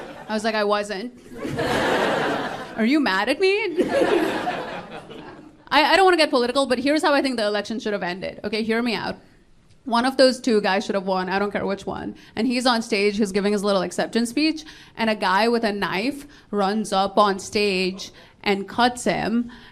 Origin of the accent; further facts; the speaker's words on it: Nepal; I grew up in Nepal. I went to an all-girl Catholic boarding school in Nepal for 7 years. Yeah, which is a school full of Hindu children and super Catholic nuns.